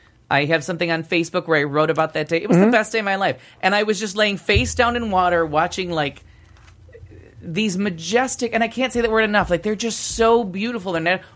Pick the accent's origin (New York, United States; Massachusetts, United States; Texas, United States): New York, United States; Niagara Falls; And growing up in Niagara Falls, which was, you know, Indian land, Native American culture, and we raped it.